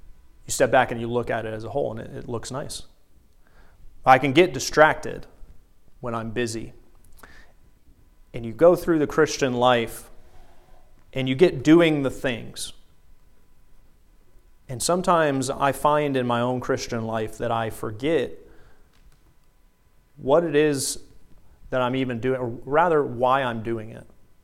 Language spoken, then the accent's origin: English; the South, United States; Something growing up in the South I always really, really wanted to see. And eventually I moved to North Dakota